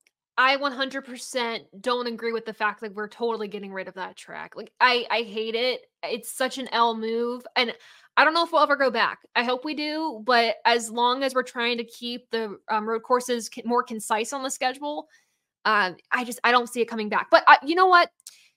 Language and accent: English; Ohio, United States; I'm from Ohio. I'm an Ohio girl.